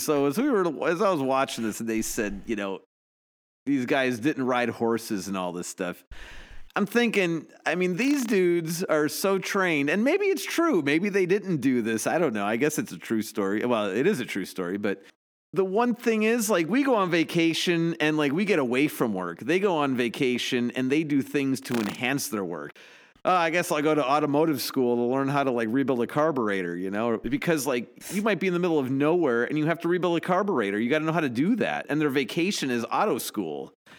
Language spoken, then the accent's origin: English; Chicago, Illinois, United States; now in Santa Barbara, United States; You know, I grew up in Chicago and we'd get snow and snow days, and here we get fire days and smoke days.